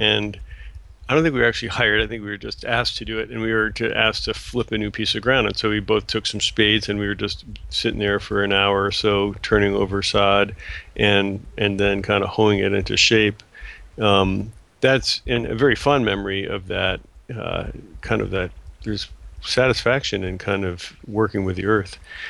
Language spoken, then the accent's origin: English; Long Island, New York, United States; Actually, I grew up in Long Island, about halfway out on the South Shore, which was very agricultural.